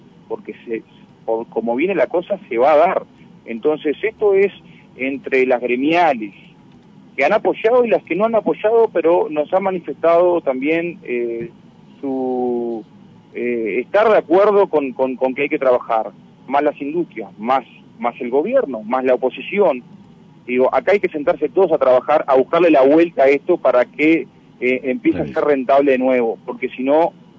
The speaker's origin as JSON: {"language": "Spanish", "town": "Chamizo", "region": "Florida", "country": "Uruguay", "said": "yo soy del pueblo de Chamizo, unos kilómetros acá"}